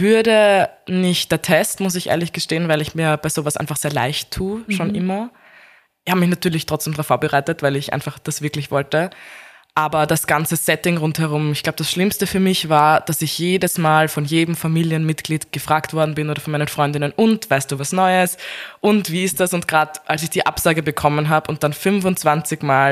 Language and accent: German; Vienna, Austria; Ich bin auch aus Wien und fahre dann jeden Tag nach Krems raus